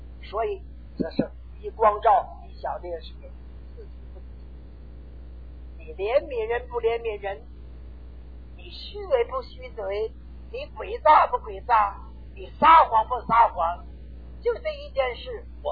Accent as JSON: {"language": "Chinese", "region": "Northeast China", "country": "China", "tie": "born or raised there", "said": "我生在东北，家乡的院子叫四合院"}